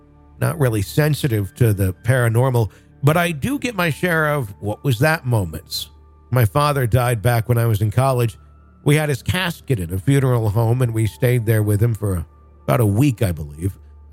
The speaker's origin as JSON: {"language": "English", "region": "Wisconsin", "country": "United States", "tie": "born or raised there", "said": "I grew up in Wisconsin. I drank a lot of milk, and I still want that."}